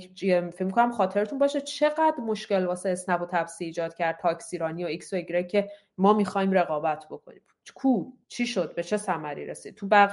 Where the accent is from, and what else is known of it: Iran; born or raised there; moved away as an adult; now in Europe